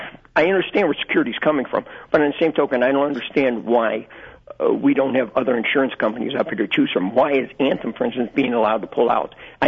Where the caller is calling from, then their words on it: Chicago, Illinois, United States; I'm a retiree from Illinois City, Chicago, and I'm on Medicare.